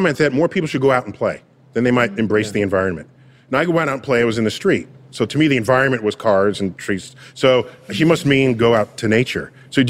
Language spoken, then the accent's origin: English; New York City, New York, United States; I remember I grew up in New York City